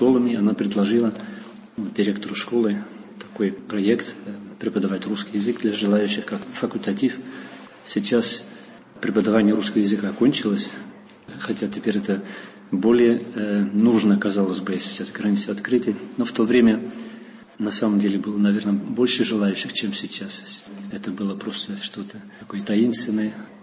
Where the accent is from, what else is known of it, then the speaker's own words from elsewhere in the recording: Deventer, Overijssel, Netherlands; Russian is a second language; now in Russia; Я голландец коренной, родился в городе Девендер. Это на востоке Голландии, ближе к Германии. Я учился русскому языку с 12 лет в школе.